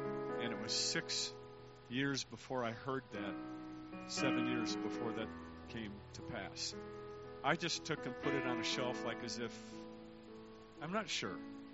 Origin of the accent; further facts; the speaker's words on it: Fountain City, Wisconsin, United States; But I grew up near Cochran, Wisconsin, where Brother Caskey's from, a town called Fountain City, Wisconsin.